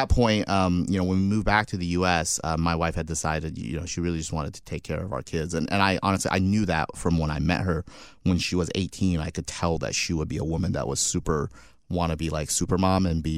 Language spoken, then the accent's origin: English; United States; even though we grew up in the United States.